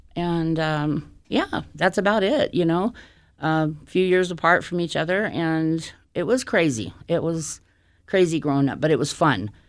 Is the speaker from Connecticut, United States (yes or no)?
no; Texas, United States; moved away as an adult; And now I talk like this because I was from Texas and I was born and raised there.